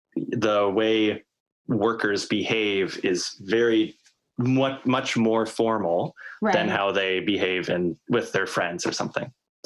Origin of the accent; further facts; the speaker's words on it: Corvallis, Oregon, United States; No, I'm not from Portland. I'm from a smaller town south of Portland called Corvallis.